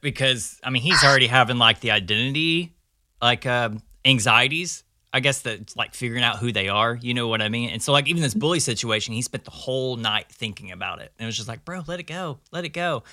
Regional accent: Arkansas, United States; also born or lived in Texas; I saw this meme the other day that was perfect for Louisiana for me because I'm from Southern Arkansas and East Texas.

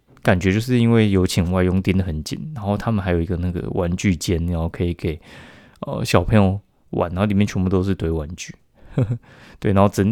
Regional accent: central and southern Taiwan, Taiwan; now in Taipei, Taiwan; 因为我是中南部那边上来的嘛，所以我就觉得说，嗯，好像中南部其实也不错啊。

